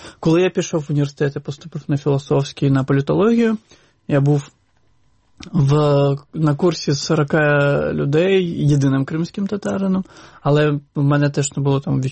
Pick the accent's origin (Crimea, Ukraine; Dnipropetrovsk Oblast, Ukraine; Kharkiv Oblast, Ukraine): Crimea, Ukraine; also born or lived in Bakhchysarai; я сам родом з Бахчисараю, моя родина, але ми змогли повернутися в 89-му році в Сакський район. Тобто це фактично між Сімферополем і Саками селище.